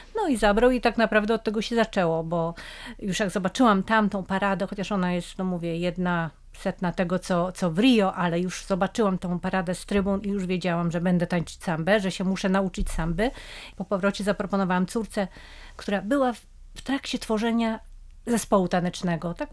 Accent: Pomeranian Voivodeship, Poland; no wiadomo, my jesteśmy z Trójmiasta

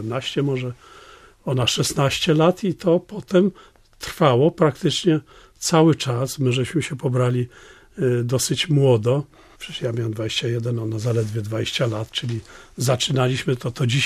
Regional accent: Pomeranian Voivodeship, Poland; On wiedział, że ja jestem stąd

